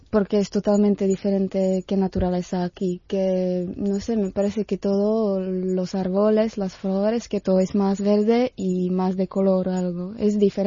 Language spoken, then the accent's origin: Spanish; Teplice, Ústí nad Labem Region, Czechia; born there; Spanish is a second language; also born or lived in Pilsen; mi pueblo donde nació, Teplice, como he dicho, que es un pueblo balneario, a donde viene mucha gente para curarse, que tiene muchos parques, muchos jardines y, bueno, mucha historia.